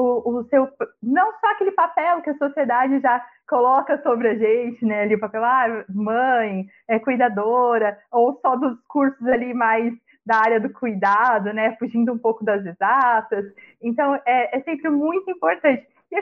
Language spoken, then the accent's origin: Portuguese; Londrina, Paraná, Brazil; a gente é da mesma cidade, né, lá de Londrina, no norte do Paraná.